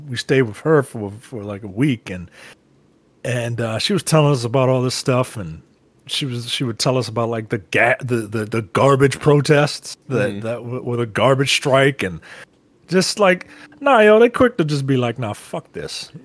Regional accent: United States; you know, I'm an American, and this guy, you know, he's talking to me about America

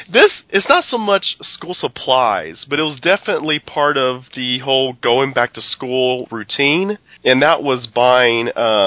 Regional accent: Dallas, Texas, United States; Yeah, and I grew up in Oak Cliff, so basically, you know

